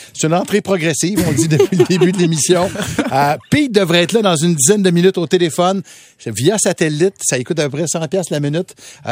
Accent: Montreal, Quebec, Canada; moi, j'habite en ville, tu sais. Puis, vous le savez, là, je suis un Montréalais indécrottable.

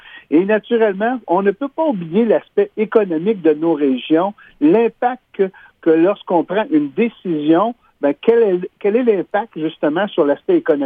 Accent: Quebec, Canada; je vais donner le cas de chez nous en Abitibi.

